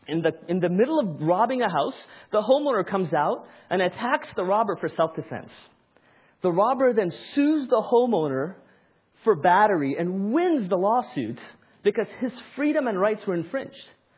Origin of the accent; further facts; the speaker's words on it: India; now in United States; I actually was born and raised in India. You could tell that I'm Indian